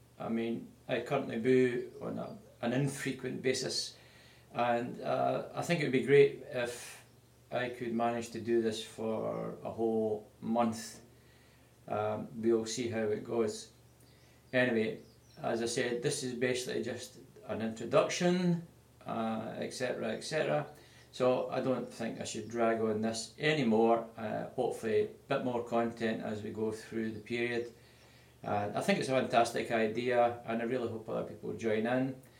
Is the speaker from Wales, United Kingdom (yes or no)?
no; Bathgate, Scotland, United Kingdom; I was born and raised in Bathgate. When I got married, I moved a few miles away to another town, and we stayed there, raised four kids, and then came back to Bathgate about 21 years ago.